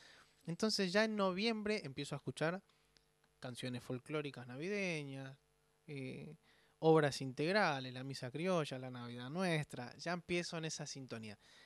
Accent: Lomas de Zamora, Buenos Aires Province, Argentina; Yo vivo en Lomas de Zamora, soy de Lomas de Zamora.

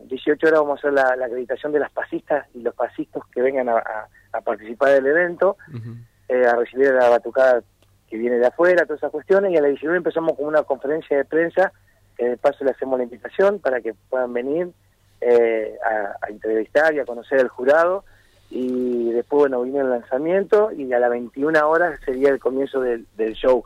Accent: Gualeguaychú, Entre Ríos, Argentina; Soy de Gualeguaychú, pero amo mi comparsa y tengo dos noches acá en Gualeguaychú

